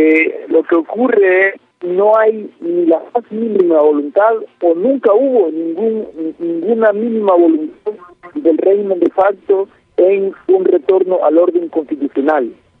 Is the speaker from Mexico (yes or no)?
no; Honduras; como pueblo hondureño